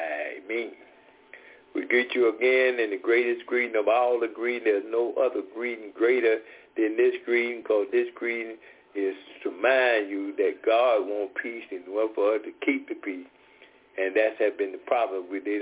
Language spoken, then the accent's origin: English; Atlanta, Georgia, United States; I'm from Atlanta, Cato, Georgia.